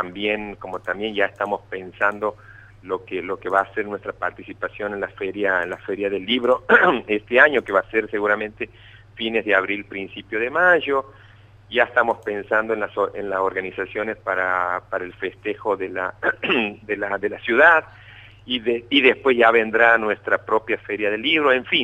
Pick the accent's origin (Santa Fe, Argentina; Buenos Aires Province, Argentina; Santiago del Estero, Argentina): Santiago del Estero, Argentina; para nosotros que somos de aquí de Santiago del Estero y vamos a mostrar nuestra cultura en otros puntos del país